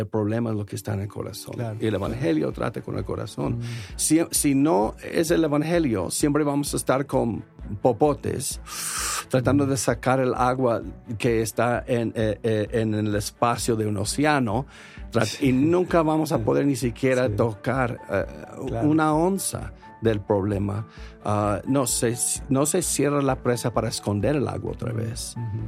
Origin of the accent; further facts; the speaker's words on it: United States; del país de donde yo soy, los Estados Unidos, somos tan individualistas.